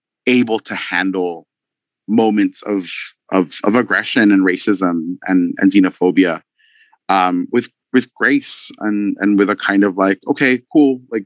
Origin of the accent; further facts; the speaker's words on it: El Paso, Texas, United States; growing up in El Paso and being, you know, like a kid who was, I think, unmistakably feminine.